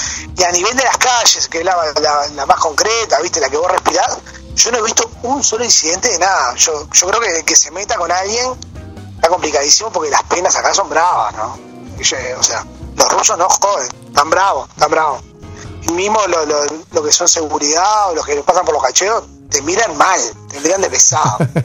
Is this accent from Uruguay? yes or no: yes; Uruguay; Y yo creo que nosotros como uruguayos muchas veces eso no nos damos cuenta.